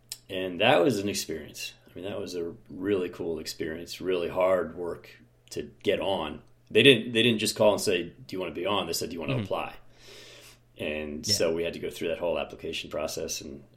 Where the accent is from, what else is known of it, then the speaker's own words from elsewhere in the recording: Philadelphia, Pennsylvania, United States; I'm from Philly originally, but now north of Boston.